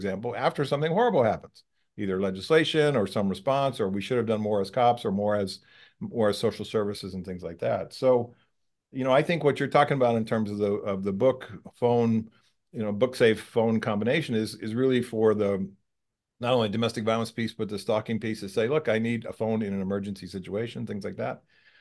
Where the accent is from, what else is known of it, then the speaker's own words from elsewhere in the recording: California, United States; So I came from California where we have tons of stalkers.